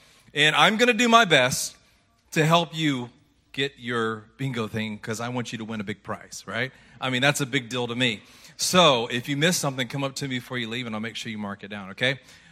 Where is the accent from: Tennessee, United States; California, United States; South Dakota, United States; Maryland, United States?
Tennessee, United States; Memphis; I'm actually originally from Memphis, Tennessee. My parents had a place on the Tennessee River near Pickwick